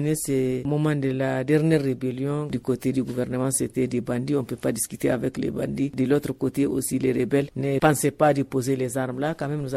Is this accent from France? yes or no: no; Tigidanar, Agadez, Niger; born there; Je suis née vers 1960 à Tigidanar, dans la commune d'Ingel, région d'Agadez.